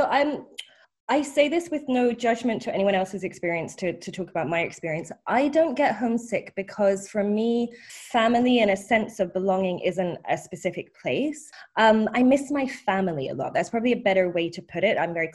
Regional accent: London, United Kingdom; also born or lived in Australia; So I was born in Australia. We left when I was five. And we moved to London in 1990, and … for a year because of my accent. And I just lost the accent.

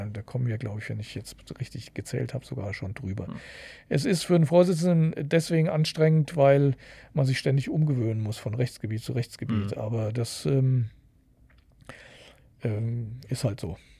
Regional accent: Hesse, Germany; weil ich halt in der Stadt groß geworden bin und da kann ich so, ein Dialekt kann ich nicht so richtig.

